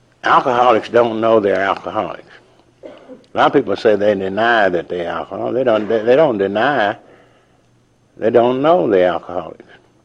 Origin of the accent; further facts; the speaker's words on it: Louisville, Kentucky, United States; born there; I was born in Louisville, Kentucky. I came from all them good Christian homes.